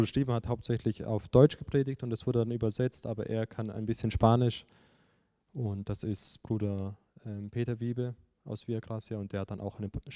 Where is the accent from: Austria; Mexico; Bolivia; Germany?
Bolivia; bis auf das Mädchen sind wir die, wir aus Bolivien gekommen sind